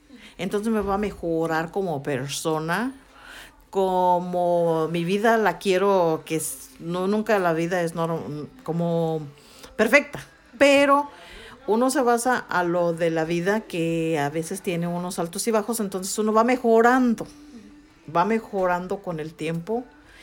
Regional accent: Mexico; now in United States; Bueno, yo vengo de México

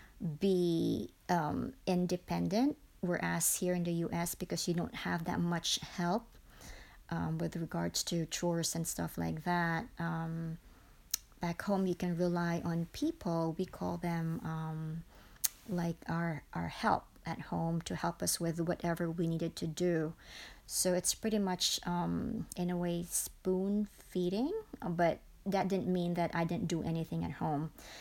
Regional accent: Philippines; now in United States; growing up in the Philippines is we had nannies, so we could afford having 1 or 2 nannies

